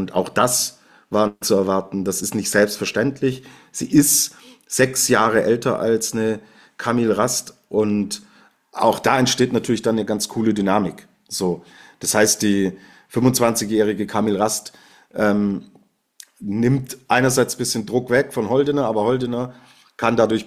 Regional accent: Switzerland; also als Schweizer Skifan wäre ich, was den Slalom der Frauen vor allen Dingen angeht, extrem happy.

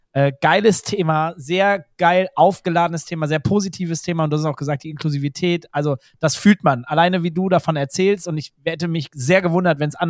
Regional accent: North Rhine-Westphalia, Germany; ich bin aus NRW

